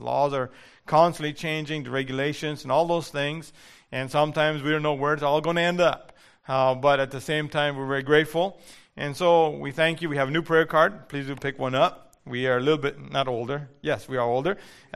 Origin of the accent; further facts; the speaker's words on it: Mexico; English is a second language; I grew up in Mexico and I didn't speak English until I started at 16.